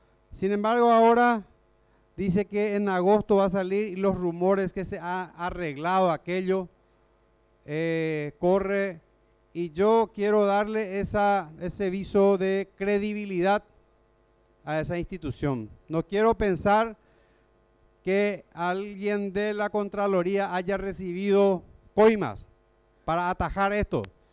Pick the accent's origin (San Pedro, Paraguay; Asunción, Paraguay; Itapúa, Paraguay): San Pedro, Paraguay; que me avergüenza como ex intendente y como sanpedrano, como paraguayo